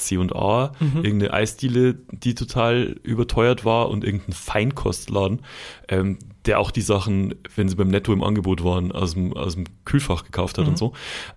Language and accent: German; Schwandorf, Bavaria, Germany; Schwandorf, also der Ort, wo ich aufgewachsen bin, ist relativ, also es ist keine schöne kleine bayerische Stadt. Und da gab es halt so eine Innenstadt, in Anführungszeichen. Da wohnen, keine Ahnung, 9000 Leute in der kompletten Stadt, also richtig klein.